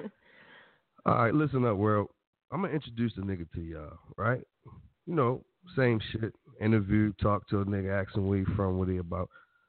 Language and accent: English; Irvington, New Jersey, United States; That's still my hood, even though I'm from Irvington.